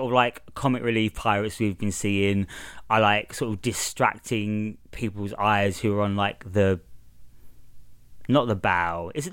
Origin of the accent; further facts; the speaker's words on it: Australia; Even though we're from completely different parts of Australia.